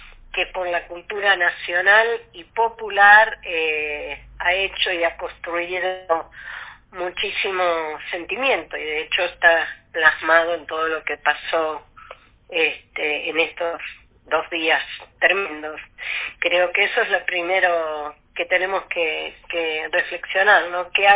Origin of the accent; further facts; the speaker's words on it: Quilmes, Buenos Aires Province, Argentina; Quilmes, mi ciudad natal y mi ciudad de origen y de pertenencia en su momento